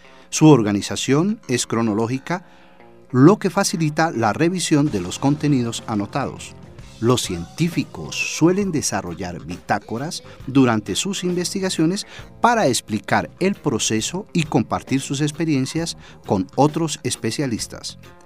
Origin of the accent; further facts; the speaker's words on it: Colombia; Como colombiano, este es un punto de partida en la historia de nuestro país que por más de 50 años de violencia ha trabajado el tema de la paz.